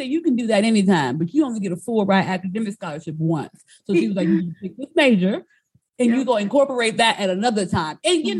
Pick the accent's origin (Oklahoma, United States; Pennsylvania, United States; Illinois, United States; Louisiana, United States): Louisiana, United States; New Orleans; I grew up in New Orleans, Louisiana. As you guys know, New Orleans is just, you know, all things art, music, culture, food